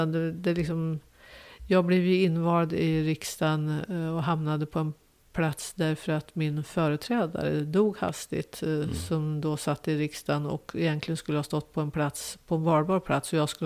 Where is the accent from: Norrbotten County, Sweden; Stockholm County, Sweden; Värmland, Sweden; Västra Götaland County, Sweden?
Värmland, Sweden; Karlskoga; Jag är född 1963. Född och uppvuxen i Karlskoga. Uppvuxen i ett miljonprogram där. Men ensamstående mamma.